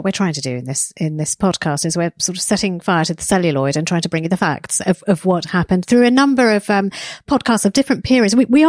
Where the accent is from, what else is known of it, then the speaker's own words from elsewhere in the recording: East of England, United Kingdom; born there; I'm the Indian in Britain. I mean, of Indian origin, born in Essex